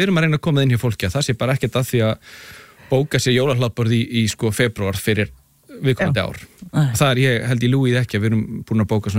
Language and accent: Icelandic; Reykjavík, Capital Region, Iceland; bæði við sem bara Reykvíkingar og þjóð